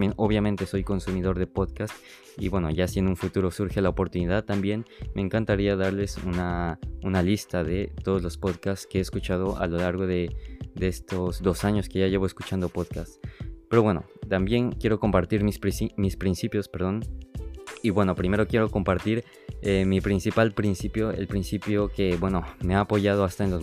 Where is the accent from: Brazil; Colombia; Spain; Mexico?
Mexico; tengo una herencia japonesa, sin embargo, realmente venir a una nueva cultura que no conoces para nada, viniendo de México, que yo soy mexicano